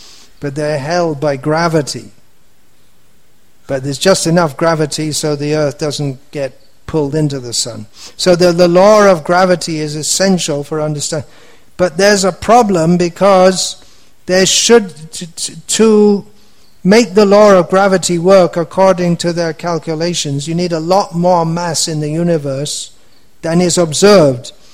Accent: England, United Kingdom; I am an Englishman, I am almost 64 years old, this body is me

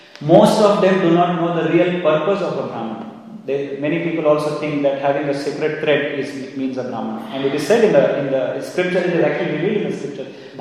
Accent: Bangalore, Karnataka, India; I know I come from Bangalore. There in South India

